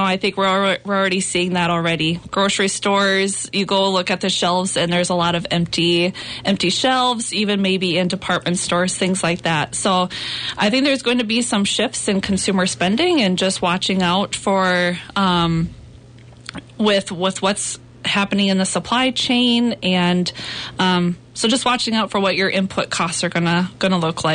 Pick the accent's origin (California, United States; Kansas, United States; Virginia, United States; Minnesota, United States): Minnesota, United States; Adrian; I grew up in Adrian, Minnesota, so it's about 2 hours south of here. Went to high school in Adrian, graduated high school in 2005